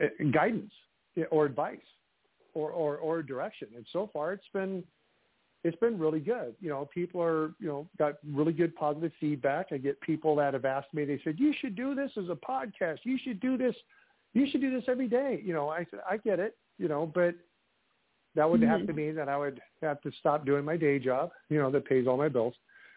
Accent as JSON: {"language": "English", "region": "Iowa", "country": "United States", "tie": "born or raised there", "said": "I have a lot of supporters from the Midwest, from my home state of Iowa."}